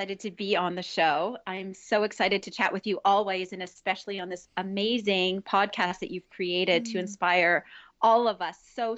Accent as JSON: {"language": "English", "region": "Ontario", "country": "Canada", "tie": "born or raised there", "said": "I grew up in Northern Ontario"}